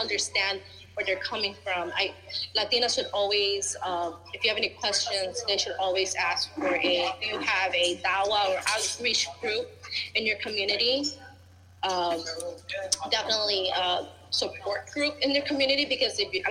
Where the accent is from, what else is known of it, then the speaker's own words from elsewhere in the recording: Chicago, Illinois, United States; being raised as a Mexican Puerto Rican, being Chicagoan, being a Latina